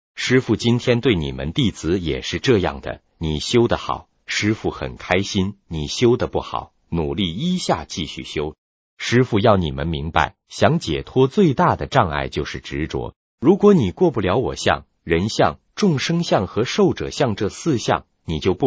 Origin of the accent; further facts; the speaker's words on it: China; 这就是符合我们中国人讲的叫中庸之道。